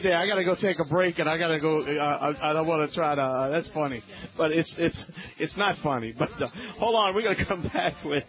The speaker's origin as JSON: {"language": "English", "region": "Louisiana", "country": "United States"}